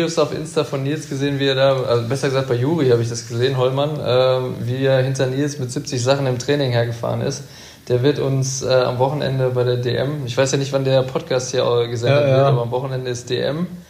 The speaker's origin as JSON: {"language": "German", "town": "Essen", "region": "North Rhine-Westphalia", "country": "Germany", "tie": "born there", "also_born_or_lived": "Dortmund", "said": "Ja, ich bin in Essen geboren."}